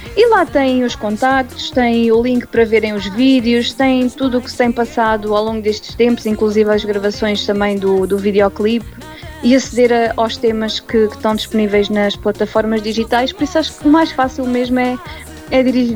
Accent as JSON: {"language": "Portuguese", "region": "Castelo Branco", "country": "Portugal", "said": "Sou Castelo Branco"}